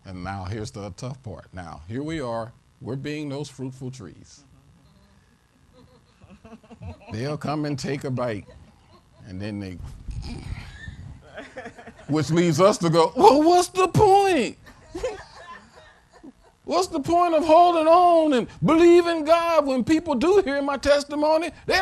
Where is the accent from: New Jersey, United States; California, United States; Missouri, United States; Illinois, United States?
Missouri, United States; St. Louis; And now that you guys have seen what my hometown is like, and you know, St. Louis, and St. Louis is in me.